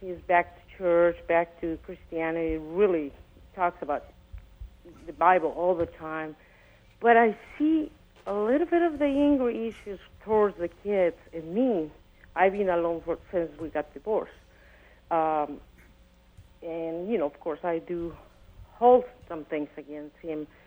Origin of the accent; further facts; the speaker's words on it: Mexico; it was a mention, I'm from Mexico, and I mentioned something about immigrants